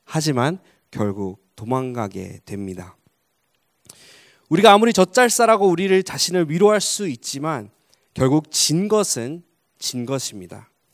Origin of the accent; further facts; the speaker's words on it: Egypt; 제가 이집트에서 자라면서 돌을 많이 맞아보았습니다. 상당히 아픕니다.